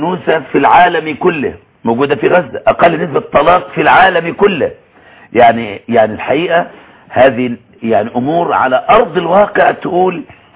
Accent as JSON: {"language": "Arabic", "country": "Egypt", "said": "زي ما بيقولوا عندنا في مصر"}